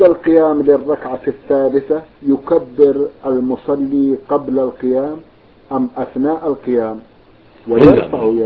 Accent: Egypt; إسبال الإزار على أنها عادة عندنا في مصر

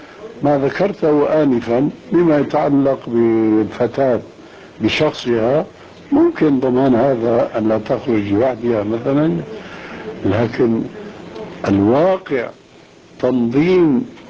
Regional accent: Syria; عندنا في سوريا

